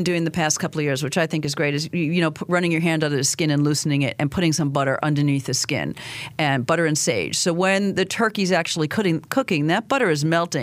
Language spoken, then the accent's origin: English; New York, United States; You knew I grew up in New York